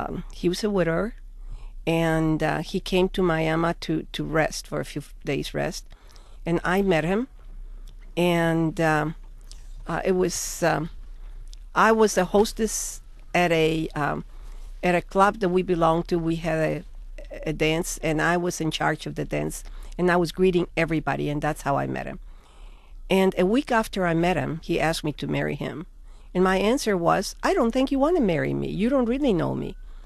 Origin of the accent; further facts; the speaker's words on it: Mexico; I grew up in Mexico in a town for about 50,000 or 100,000 people, with everybody knew everybody else.